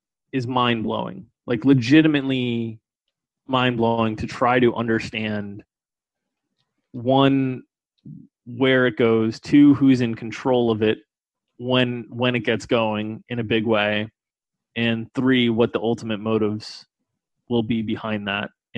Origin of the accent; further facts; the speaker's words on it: United States; born there; Like, I was born in the United States to a well-off family.